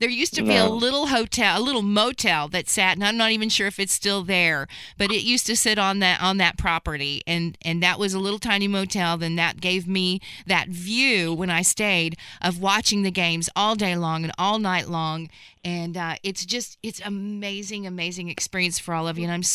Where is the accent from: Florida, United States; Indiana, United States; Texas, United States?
Indiana, United States; Knightstown; Hagerstown, I grew up in Knightstown, so Hagerstown, I'm very familiar with, just a little under 2,000